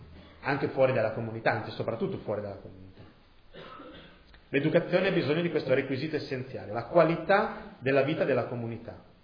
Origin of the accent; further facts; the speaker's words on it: Cesena, Emilia-Romagna, Italy; Io sono romagnolo di origine, di Cesena.